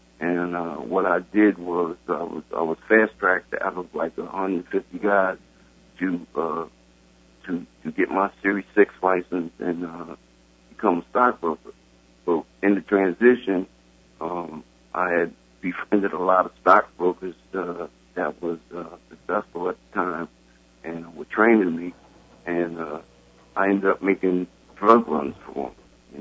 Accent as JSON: {"language": "English", "region": "New Jersey", "country": "United States", "said": "Oh, Joe, I'm originally from North New Jersey. I had a good childhood."}